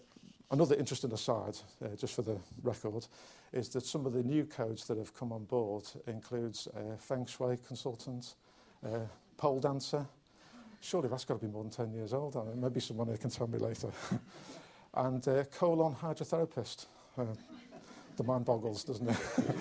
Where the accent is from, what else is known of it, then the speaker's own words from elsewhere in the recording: East of England, United Kingdom; I was from Bedfordshire